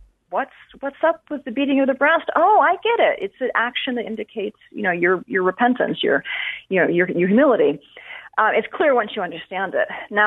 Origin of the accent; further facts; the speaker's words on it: New England, United States; But I'm from New England. I have that very English, New English sort of cultural reserve.